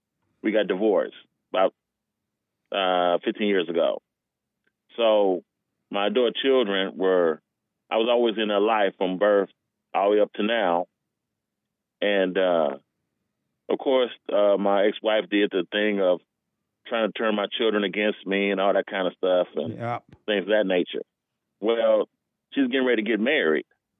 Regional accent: Gary, Indiana, United States; now in Texas, United States; Yeah, I'm originally from Gary, Indiana. I live in Texas now.

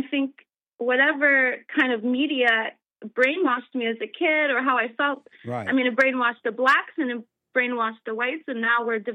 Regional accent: United States; born there; So my dad was born in Iran, and my mom was born in Greece. So I was born in America. So my dad's Iranian and my mom is Greek.

